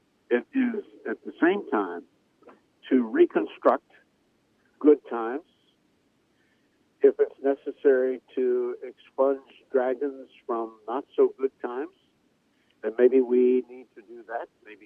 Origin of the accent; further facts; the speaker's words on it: Virginia, United States; now in Vashon, United States; And I come originally from the Commonwealth of Virginia, and I don't want to go back there to live.